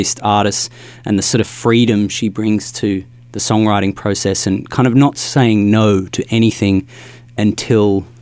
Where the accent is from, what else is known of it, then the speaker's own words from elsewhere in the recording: Melbourne, Victoria, Australia; I grew up in Thornbury, which is, it's only 20 minutes north of the CBD. So it's virtually part of Greater Melbourne. And yeah, it's just a little suburban neighbourhood, not unlike a lot of neighbourhoods you'd find in the US.